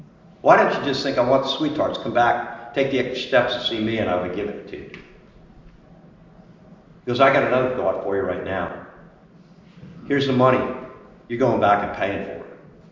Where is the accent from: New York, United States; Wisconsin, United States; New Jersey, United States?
New Jersey, United States; I grew up in Island, New Jersey, okay? We went to the First Presbyterian Church of Island.